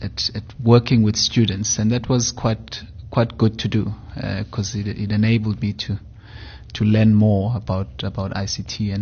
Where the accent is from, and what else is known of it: Durban, KwaZulu-Natal, South Africa; born or raised there